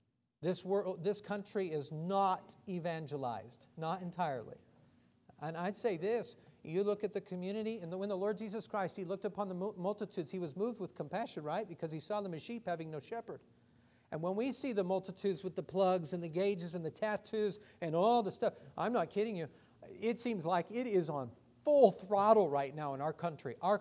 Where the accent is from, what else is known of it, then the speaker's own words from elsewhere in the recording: Idaho, United States; Friends, I'm from Idaho. I was born in southeastern Idaho. It wasn't until I was in my early 20s before I ever heard a clear presentation of the gospel. I was raised Catholic. I was raised in a community about 75% Mormon or LDS.